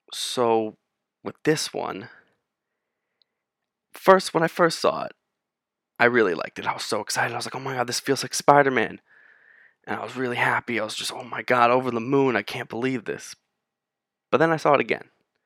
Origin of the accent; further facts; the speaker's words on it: New York City, New York, United States; now in Philadelphia, United States; I'm born and raised in New York City. Go to college in Philadelphia at Temple University, and I'm studying film.